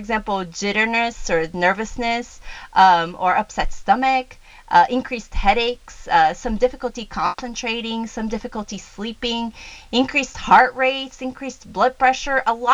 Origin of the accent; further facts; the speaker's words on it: Brazil; I grew up in Brazil, and Brazil is such a huge coffee country.